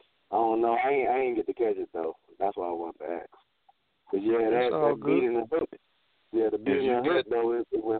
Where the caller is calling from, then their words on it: Charlotte, North Carolina, United States; Okay, I'm from Charlotte.